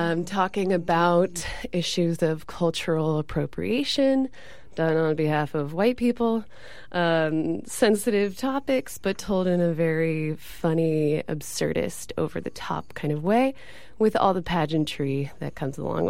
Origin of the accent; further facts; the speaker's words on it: San Diego, California, United States; now in San Francisco, United States; San Diego.